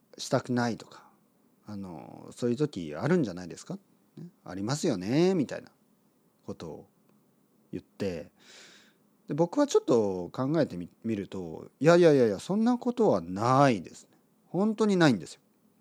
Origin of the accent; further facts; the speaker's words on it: Oita, Japan; まあ、僕は温泉タウン、温泉シティ、大分の、出身ですから、